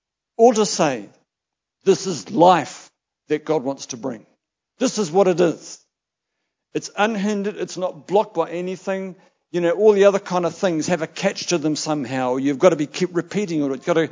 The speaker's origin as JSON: {"language": "English", "town": "New Plymouth", "region": "Taranaki", "country": "New Zealand", "tie": "born or raised there", "said": "Now, I grew up in New Plymouth, 27 years, lived there."}